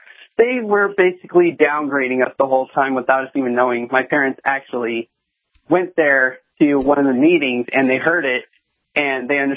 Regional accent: New Jersey, United States; Hey, sorry about that California thing. I'm actually from New Jersey.

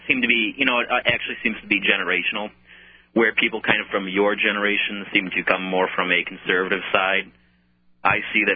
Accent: Illinois, United States; Right. I'm from Illinois.

